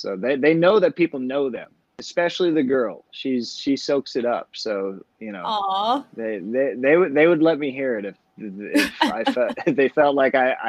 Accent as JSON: {"language": "English", "town": "Los Angeles", "region": "California", "country": "United States", "tie": "born or raised there", "said": "and I grew up in Los Angeles, so you know, I grew up, you know, out west in the desert, so to speak"}